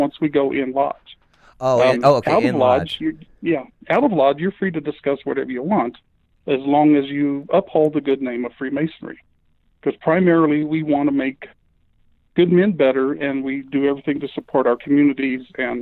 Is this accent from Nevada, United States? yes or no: yes; Nevada, United States; I know in my home state, in my jurisdiction of Nevada, and Nevada is not a very, you know, populated state compared to some other states